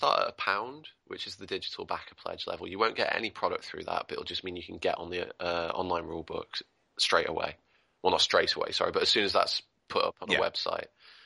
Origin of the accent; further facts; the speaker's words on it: England, United Kingdom; I'm from England. I live in England, and I spend pound coins.